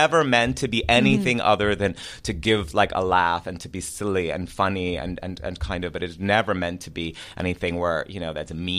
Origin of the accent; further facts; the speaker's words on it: Queens, New York, United States; So I started writing these essays about my, like, childhood in Queens. I'm from New York, and then my young adulthood in Manhattan when I was working all my survival jobs